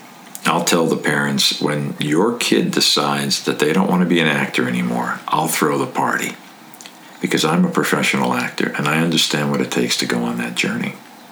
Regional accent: Florida, United States; Plus, I was growing up in Florida. I had an Italian immigrant father.

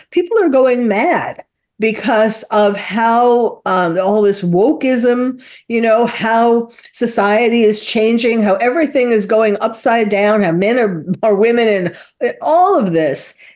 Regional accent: New York, United States; I've been there many times. I'm originally from New York, and it's just not an impossible story.

